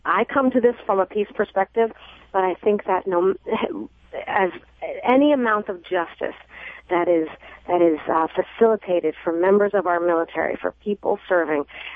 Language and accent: English; New Jersey, United States; It's because I'm from Jersey. I talk fast.